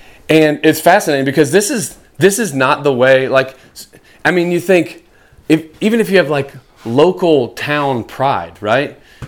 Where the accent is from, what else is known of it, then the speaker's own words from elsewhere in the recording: Kentucky, United States; I mean, I grew up in Kentucky, so it's really, there's just one border